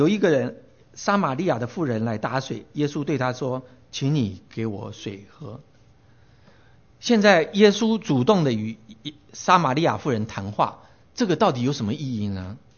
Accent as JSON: {"language": "Chinese", "country": "Taiwan", "tie": "born or raised there", "said": "那我在台湾长大的时候呢，叫我们叫做外省人，其他人叫本省人"}